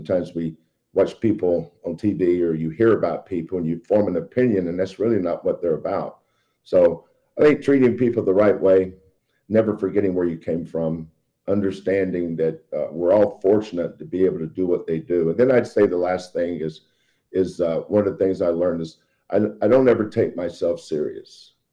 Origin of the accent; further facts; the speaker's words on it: Pembroke, North Carolina, United States; also born or lived in Laurinburg; Well, I was born in Scotland County, in Laurinburg, but I was raised in Pembroke, North Carolina, which is in Robeson County.